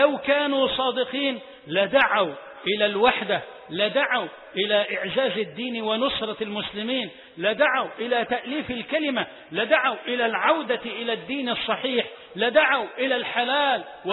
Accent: Egypt; بلدنا مصر

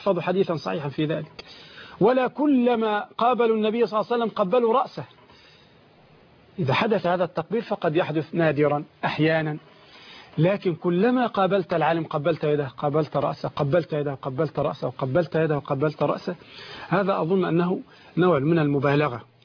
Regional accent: Egypt; عندنا في مصر

